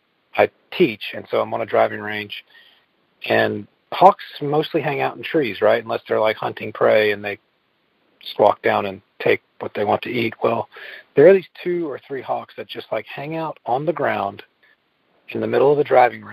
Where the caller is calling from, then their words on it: Evans, Georgia, United States; I'm calling in from Evans, Georgia.